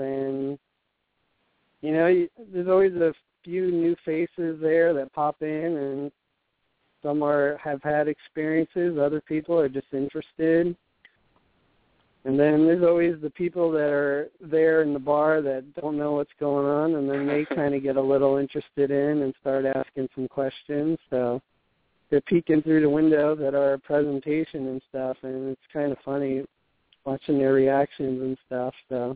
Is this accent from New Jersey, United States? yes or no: yes; New Jersey, United States; So I grew up in New Jersey, of all places